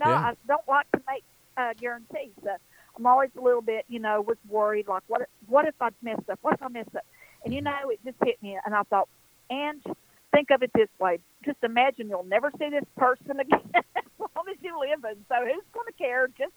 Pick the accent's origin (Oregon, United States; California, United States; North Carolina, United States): North Carolina, United States; I'm right there in the foothills of Western North Carolina.